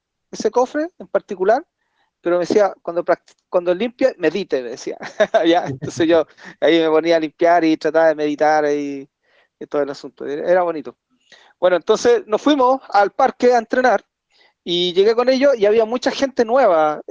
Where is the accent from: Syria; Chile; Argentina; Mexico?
Chile; No, le dije, yo soy chileno.